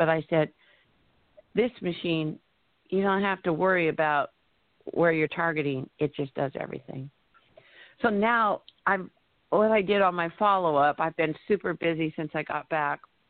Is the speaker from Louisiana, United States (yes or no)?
no; Scio, Oregon, United States; I am from Sio, Oregon